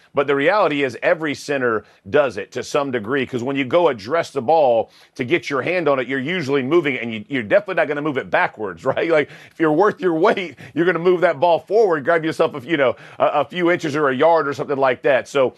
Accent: Georgia, United States; And I will say, I'm from Georgia. I don't think anything could ever top that.

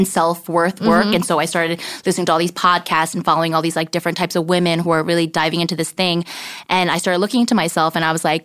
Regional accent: New Jersey, United States; I grew up in New Jersey. Like, I never saw it.

